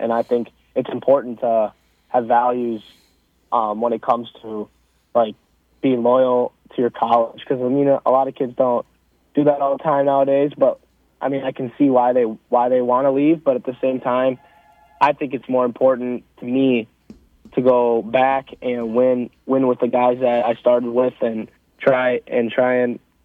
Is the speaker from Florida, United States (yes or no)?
no; Wisconsin, United States; you know, I grew up in Wisconsin, so I'm used to the cold